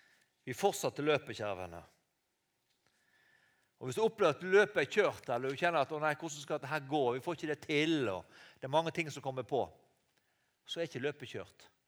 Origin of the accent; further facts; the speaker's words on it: Western Norway, Norway; Og jeg kjenner meg veldig godt igjen som vestlending. Og ute på disse øyene i vest i havet der vi har måttet klare oss selv.